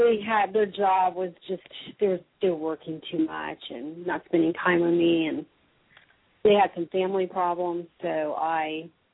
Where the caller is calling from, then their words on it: Florida, United States; I'm calling from Florida.